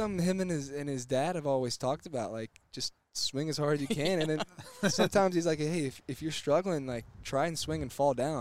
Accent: Houston, Texas, United States; You know, obviously I grew up in Houston.

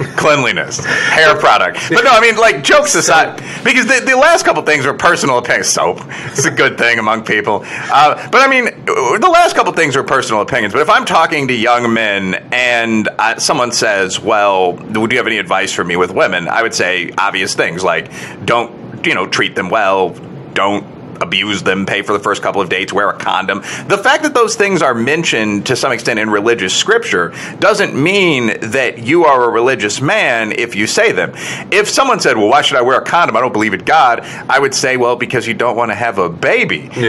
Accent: Chicago, Illinois, United States; I'm a Chicagoan, and I remember Detroit was always...

